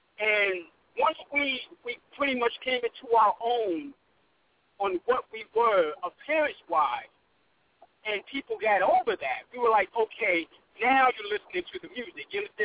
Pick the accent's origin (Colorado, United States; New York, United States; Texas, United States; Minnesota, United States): New York, United States; Brooklyn; I'm from Brooklyn, New York. We got that kind of unique kind of flow that comes out of Brooklyn